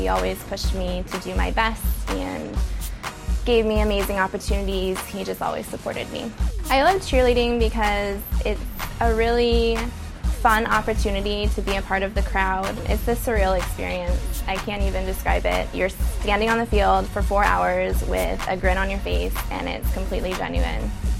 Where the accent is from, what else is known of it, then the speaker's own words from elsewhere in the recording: Tempe, Arizona, United States; I'm an Arizona native, born and raised in Tempe.